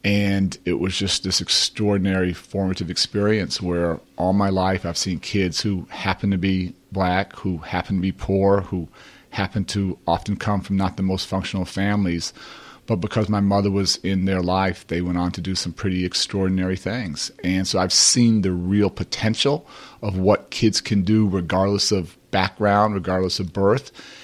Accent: United States; And I grew up at 56 in Blackstone.

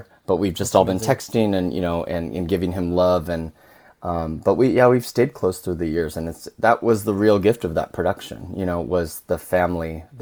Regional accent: California, United States; also born or lived in Seoul; I'm Korean. I was born in Seoul, but I was adopted to California, grew up in a Caucasian family.

